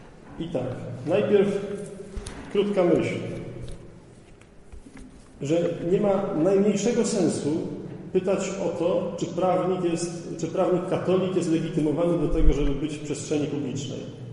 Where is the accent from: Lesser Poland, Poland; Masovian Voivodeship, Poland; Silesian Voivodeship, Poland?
Silesian Voivodeship, Poland; Częstochowa; born there; ja urodziłem się w Częstochowie, całkiem niedawno, a urodziłem się też całkiem niedawno, bo w 81 roku